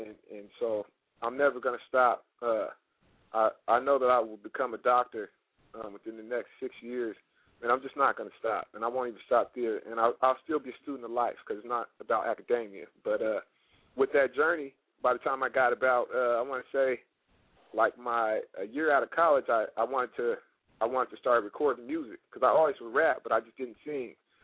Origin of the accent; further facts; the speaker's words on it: Seattle, Washington, United States; I grew up in Central Seattle, grew up around a lot of basketball players